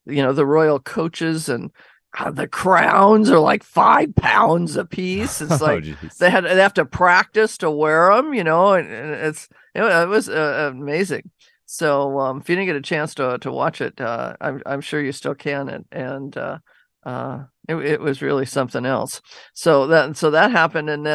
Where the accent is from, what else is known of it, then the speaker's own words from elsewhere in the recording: Seattle, Washington, United States; I grew up in Laurelhurst, so that was a big day when I lived down in that area.